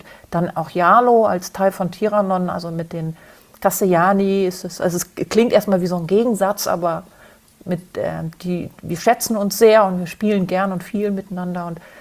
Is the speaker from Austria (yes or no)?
no; Hamburg, Germany; accent: Hamburg; Ich zum Beispiel benutze den auch, um meinen Hamburger Dialekt zu überdecken.